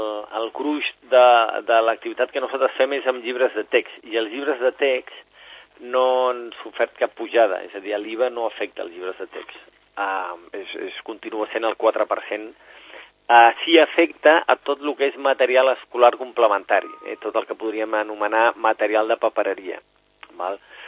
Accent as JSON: {"language": "Catalan", "town": "Sant Cugat del Vallès", "region": "Catalonia", "country": "Spain", "said": "jo sóc de Sant Cugat."}